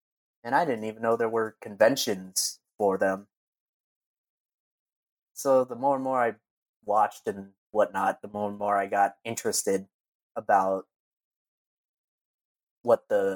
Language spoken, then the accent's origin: English; United States; If anything, I grew up in America. So if anything, I'm pretty dumb too.